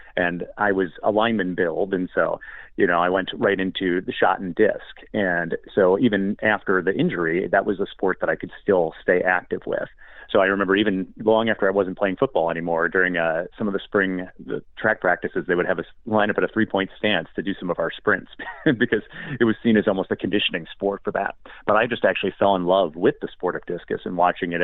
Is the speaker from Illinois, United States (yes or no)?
yes; Park Ridge, Illinois, United States; born there; I was born in Park Ridge, Illinois, which is a suburb. We're right by O'Hare Airport, so if anyone has flown through there, right near Chicago.